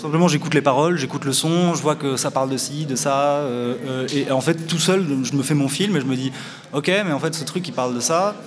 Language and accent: French; Spain; je suis français espagnol. Donc, d'accord. Moi, j'ai grandi en fait toute ma vie en Espagne.